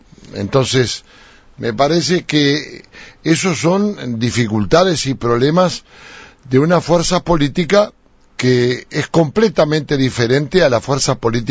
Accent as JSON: {"language": "Spanish", "country": "Uruguay", "accent": "interior"}